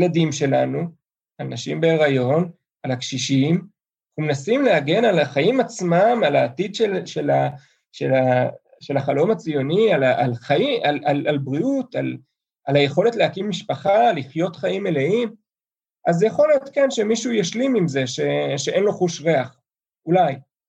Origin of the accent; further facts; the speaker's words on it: Neve Dekalim, Gaza Strip, Palestine; now in Jerusalem, Israel; יכול להיות שנעים לי לגור בירושלים, אבל אני לא מוכן להשלים עם זה שממשלת ישראל הרסה את בית הילדות שלי בנווה דקלים